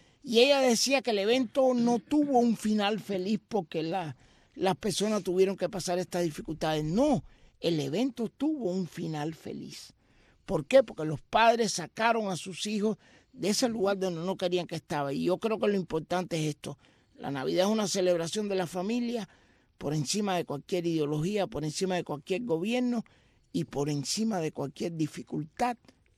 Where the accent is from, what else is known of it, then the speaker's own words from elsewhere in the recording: Cuba; moved away; Desde que salí de Cuba, llevo 26 años, voy a cumplir 27 años fuera de Cuba.